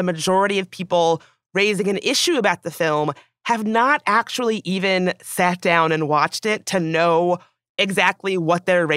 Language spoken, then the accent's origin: English; the South, United States; And I also grew up doing dance squads and like dance teams, which I have to say, like growing up in the South, sometimes those dance squads were a little bit questionable.